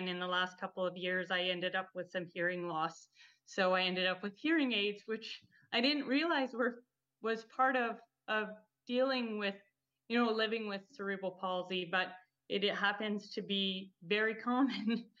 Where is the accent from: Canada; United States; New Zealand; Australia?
Canada; Pierrefonds, Quebec; I grew up in Pierrefonds.